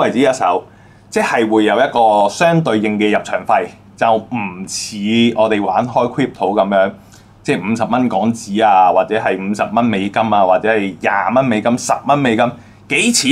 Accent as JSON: {"language": "Cantonese", "country": "United States", "said": "再喺美國亂做生意賺我哋美國人錢啦"}